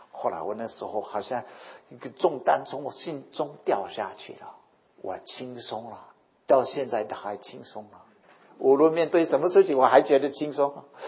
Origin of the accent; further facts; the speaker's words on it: North Dakota, United States; Chinese is a second language; 美国土生土长的人，我是一个也是一个也很多印第安人住的地方，在 North Dakota 北达科他州土生土长，所以我是北方人